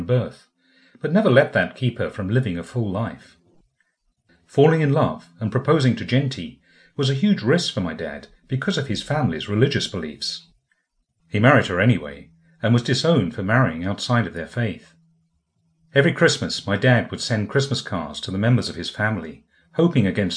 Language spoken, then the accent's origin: English; Edmonton, London, United Kingdom; two-story, three-bedroom council house on Strawberry Road in Edmonton, a little village north of London. I was born on April 21st, 1956, the youngest child of seven.